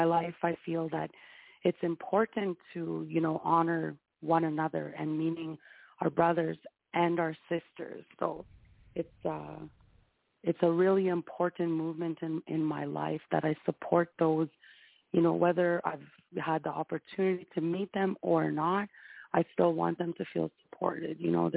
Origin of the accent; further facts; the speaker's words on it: Manitoba, Canada; I'm from the Cree Nation. I also represent the Ojibwe Nation in Winnipeg, Manitoba, Canada.